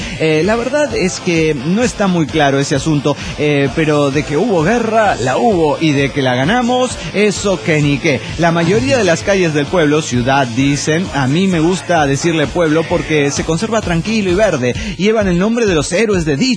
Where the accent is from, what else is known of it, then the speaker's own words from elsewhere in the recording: Cochabamba, Bolivia; de Cochabamba, Bolivia.